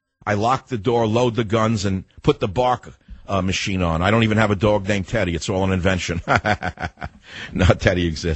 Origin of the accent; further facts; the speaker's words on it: United States; I am an American, and I have questions.